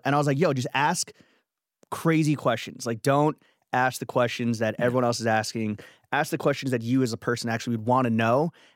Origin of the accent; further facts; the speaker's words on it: New York, United States; Another funny growing up in New York Japanese story.